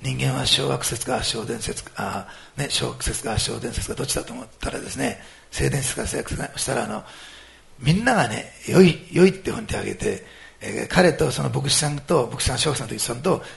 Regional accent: Osaka, Japan; born there; also born or lived in Tokyo; now in Nagasaki, Japan; 私は大阪で生まれて東京で10年間いたんですけれども、それから長崎に来たんですが

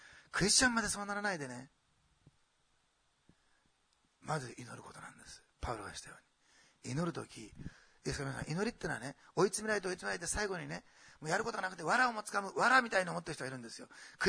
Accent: Osaka, Japan; born there; also born or lived in Tokyo; 大阪生まれだったんですけど、東京に行って予備校に入って浪人をしまして

